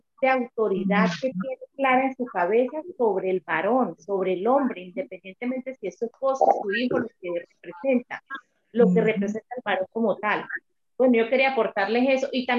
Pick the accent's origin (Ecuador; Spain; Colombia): Colombia; Yo soy colombiana, latinoamericana